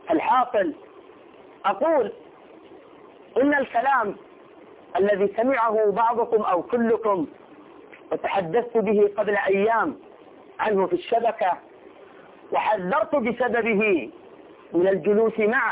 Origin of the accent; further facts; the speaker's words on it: Saudi Arabia; ونحن بلديهم ونعرفهم في رؤوس الحزبية عندنا في المملكة العربية السعودية